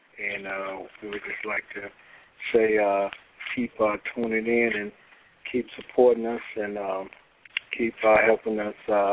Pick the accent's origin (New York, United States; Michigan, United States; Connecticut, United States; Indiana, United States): Michigan, United States; the book was accepted in the Afro-American History Museum in my hometown, Michigan.